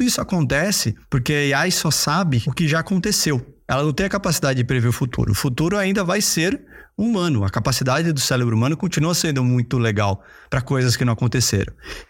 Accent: Brazil; Que eu acho muito legal como brasileiro e patriota que eu sou.

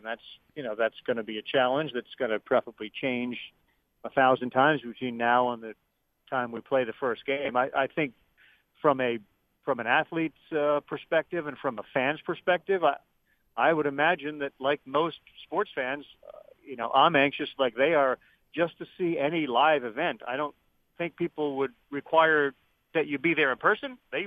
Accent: New England, United States; Well, I grew up in New England, so I was a Boston sports fan. I was born in 65.

